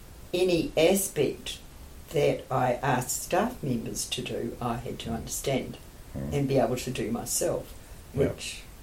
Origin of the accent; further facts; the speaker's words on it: New Zealand; And so somehow it's part of being a New Zealander.